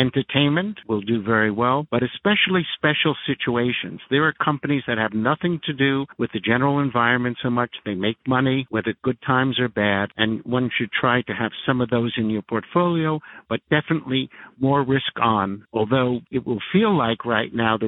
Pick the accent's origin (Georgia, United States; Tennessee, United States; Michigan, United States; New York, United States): New York, United States; As a New Yorker, I like to buy wholesale, not retail.